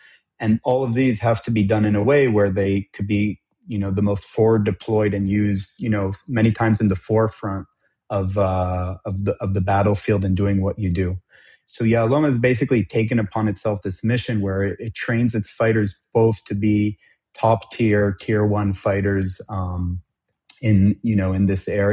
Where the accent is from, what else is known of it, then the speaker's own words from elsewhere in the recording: Israel; I'm a dual citizen, Israeli and America, but born and raised in Israel.